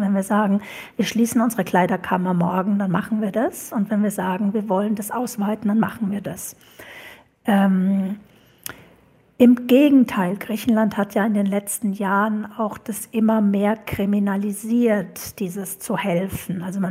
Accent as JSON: {"language": "German", "country": "Germany", "tie": "born there", "said": "Ich bin nur zufällig in Deutschland geboren und da ist es jetzt gerade nicht so."}